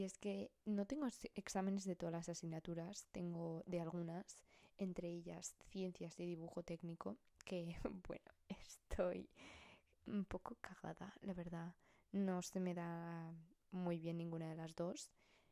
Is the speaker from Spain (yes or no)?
yes; Zaragoza, Aragon, Spain; soy de Zaragoza, in Spain